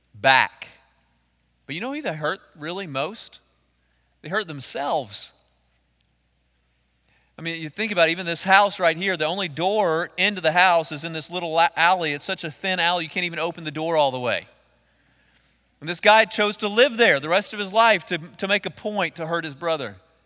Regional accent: Texas, United States; For the record, I'm from East Texas, so I was picking on me.

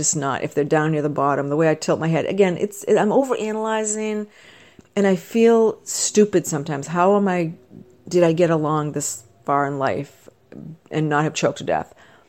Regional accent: Sweden; accent: Swedish; English is a second language; So my daughter was saying that my Swedish accent was German.

